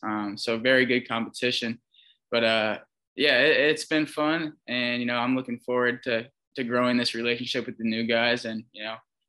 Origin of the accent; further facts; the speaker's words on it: Columbus, Ohio, United States; I'm from Columbus, Ohio, so I got to say Dayton.